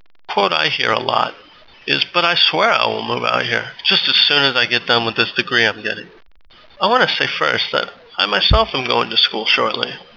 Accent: Portland, Oregon, United States; born there; also born or lived in Alaska; I was born in Portland, Oregon, some 20 plus years ago, moved to Alaska, and then I came back home in about 2005.

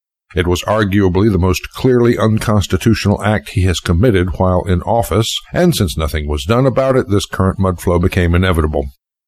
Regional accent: United States; born there; I always thought I was a Native American, seeing as how I was born in America.

